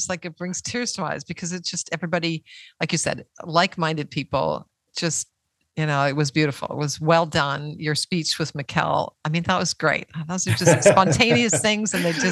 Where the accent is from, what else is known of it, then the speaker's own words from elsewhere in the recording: Canada; Canada now, like with all the stuff that's happening in Canada, my home country, it's just a mess.